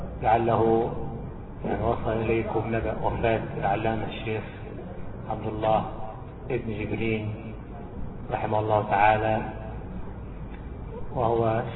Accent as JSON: {"language": "Arabic", "country": "Egypt", "said": "على اسم شبرا الذي عندنا في مصر،"}